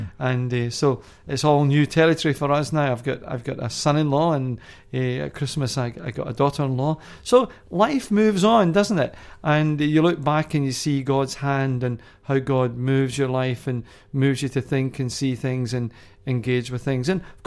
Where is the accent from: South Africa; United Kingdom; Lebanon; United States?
United Kingdom; Glasgow, Scotland; I was brought up in Glasgow, and my father was actually Irish, and he was brought up in farming in Ireland.